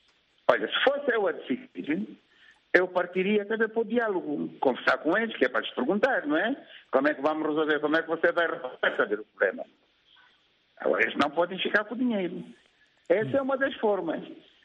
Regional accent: Angola; o que eu também quero como angolano é que faça a devolução do dinheiro

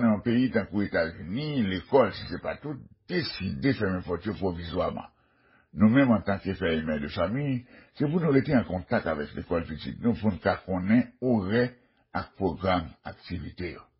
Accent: Haiti; moi-même, j'ai grandi en Haïti

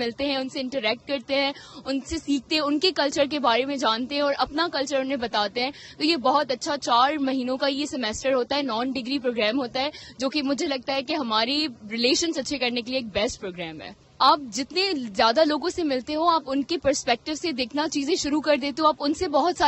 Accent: Hyderabad, Sindh, Pakistan; میں پاکستان سے آئی ہوں, میں سندھ سے حیدرآباد میں سے آئی ہوں اور میں وہاں پہ کراچی میں پڑھتی ہوں.

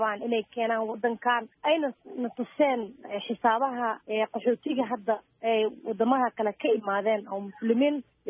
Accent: Kenya; markaan ku noqono gobolkayga aan ku noqdo Kenya

